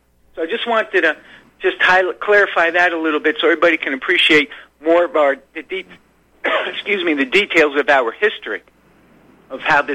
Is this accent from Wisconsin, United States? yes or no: no; New York, United States; And so I'm a New Yorker.